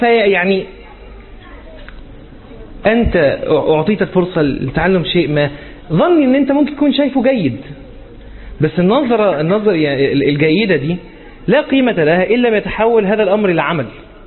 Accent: Alexandria, Alexandria Governorate, Egypt; يمكن احنا عندنا في اسكندريه الموضوع ده مش كتير

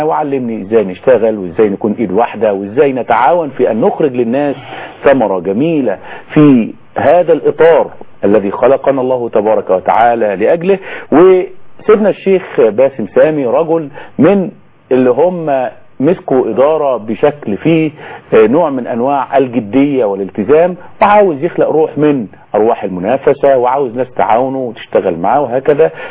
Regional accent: Egypt; والذي نحتاج إليه جميعا كمصريين بل ومسلمين

